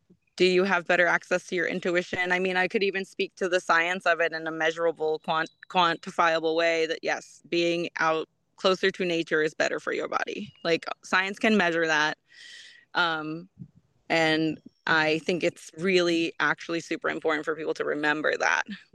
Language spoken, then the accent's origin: English; Bronx, New York, United States; born there; also born or lived in Los Angeles / New Jersey; I was born in the Bronx and I lived in Los Angeles and then I moved to New Jersey, which was like kind of suburban, but not really at all, actually.